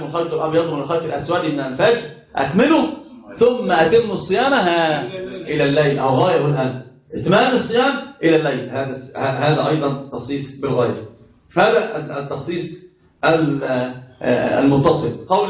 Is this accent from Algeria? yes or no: no; Egypt; إحنا عندنا في مصر يقولون نسيبي.